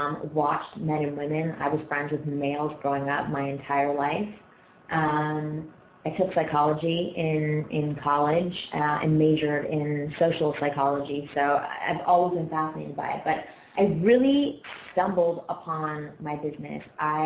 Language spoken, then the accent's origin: English; Toronto, Ontario, Canada; when I was in Toronto. I'm from Toronto originally